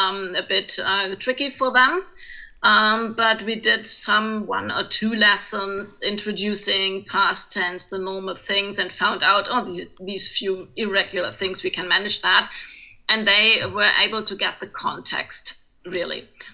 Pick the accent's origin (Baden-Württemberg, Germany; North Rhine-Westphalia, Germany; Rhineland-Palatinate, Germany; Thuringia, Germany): Rhineland-Palatinate, Germany; Mayen; now in Kaiserslautern, Germany; And originally, I'm from Mayen, a little town near Koblenz.